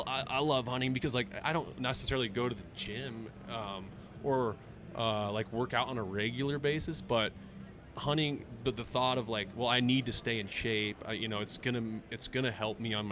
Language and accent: English; Boise, Idaho, United States; I played some football at Boise State, actually. I grew up in Boise